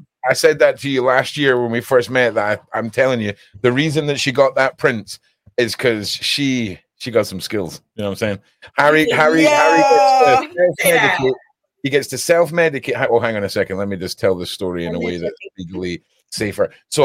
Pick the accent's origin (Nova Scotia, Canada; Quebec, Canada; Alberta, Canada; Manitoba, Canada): Quebec, Canada; I am from Quebec.